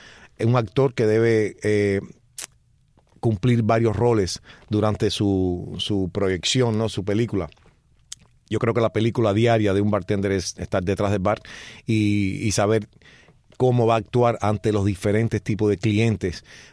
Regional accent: Calimete, Matanzas, Cuba; Una gran ciudad al sur de Matanzas. Ahí nací en un bar. Mi padre tenía un bar que ahí nací y me crié. Y en el 68, bueno, con la ofensiva revolucionaria se lo intervinieron. Mi padre tuvo que hacer otras cosas, pero bueno, nací en Calimete hace algún tiempo.

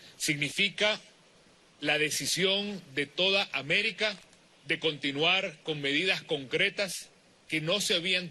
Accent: Venezuela; Para nosotros como venezolanos es enteramente satisfactorio

